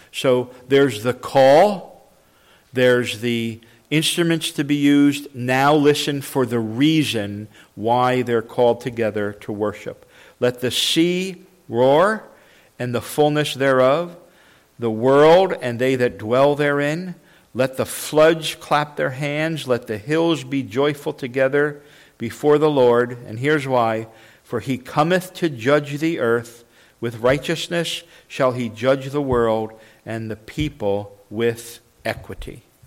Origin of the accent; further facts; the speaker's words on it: New Jersey, United States; But I grew up in New Jersey, not too far from the shore. Okay, that's how you can tell you're from New Jersey. We call it the shore, not the beach or the ocean.